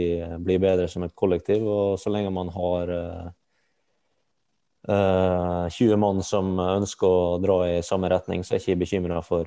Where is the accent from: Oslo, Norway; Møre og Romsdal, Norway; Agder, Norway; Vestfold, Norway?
Møre og Romsdal, Norway; Fræna; Jeg kommer jo fra Fræna, et folkeslag som er vanvittig jordnært kontra veldig mange andre.